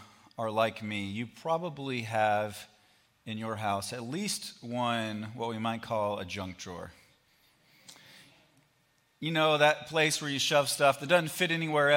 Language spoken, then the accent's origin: English; East Coast, United States; I grew up on the East Coast. We had these things called basements. I know you don't have as many of those out here.